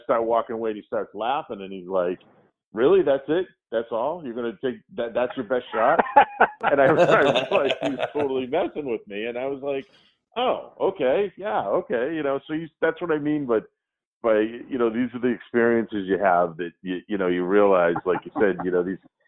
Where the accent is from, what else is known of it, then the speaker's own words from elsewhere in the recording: Abington, Massachusetts, United States; I'm from the South Shore. I'm from Abington, actually, originally.